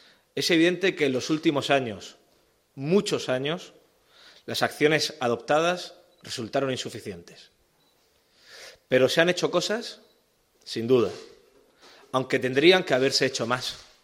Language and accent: Spanish; Region of Murcia, Spain; la mía como presidente y como un murciano más